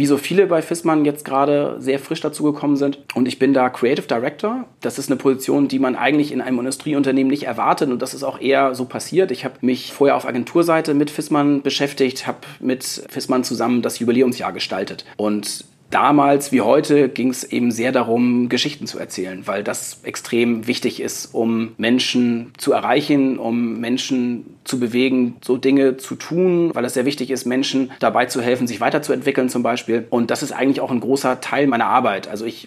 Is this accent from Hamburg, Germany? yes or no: yes; Hamburg, Germany; Ich komme aus Hamburg und da gibt es auch jetzt nicht so massenweise